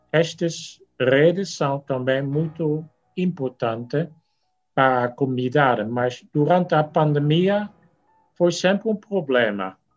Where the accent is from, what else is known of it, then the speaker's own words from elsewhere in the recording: Netherlands; Então, mas eu sou holandês e eu não sou partidário, né?